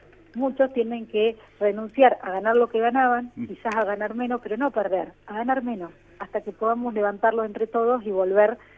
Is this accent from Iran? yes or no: no; Argentina; lo estamos llevando bastante bien como argentinos.